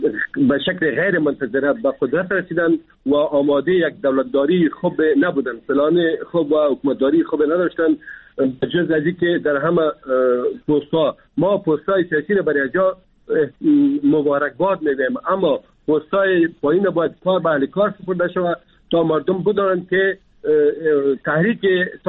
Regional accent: Afghanistan; ما افغان هستیم، ما مسلمان هستیم

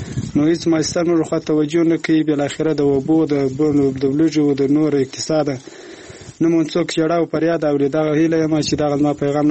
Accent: Murghab, Badghis, Afghanistan; موږ شکر د افغانستان یو د افغانستان بچان یو په اول کې خو د بایغست ولایت د مرغاو د ولسوالۍ د نورو ولسوالۍ راغلي را ماجر سوي

